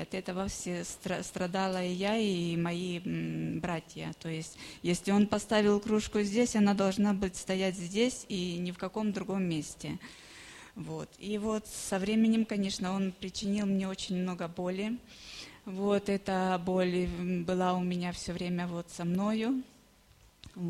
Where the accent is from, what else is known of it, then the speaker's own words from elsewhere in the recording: Ukraine; я тоже с Украины, живу здесь, в Лескале.